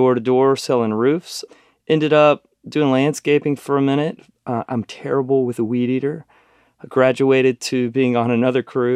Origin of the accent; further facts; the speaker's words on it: Texas, United States; Yeah. I'm from the Texas Panhandle.